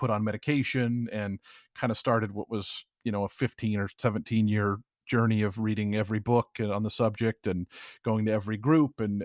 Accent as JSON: {"language": "English", "town": "Seattle", "region": "Washington", "country": "United States", "tie": "born or raised there", "said": "But yeah, I grew up in Seattle, lived here. I went to college up here at University of Washington."}